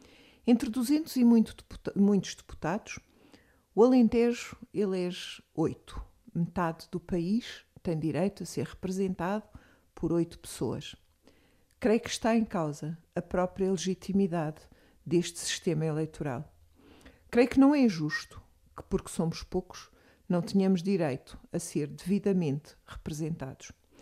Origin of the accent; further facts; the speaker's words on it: Porto Alegre, Rio Grande do Sul, Brazil; eu, que vivo em Porto Alegre, na cidade onde nasci, na cidade que eu adoro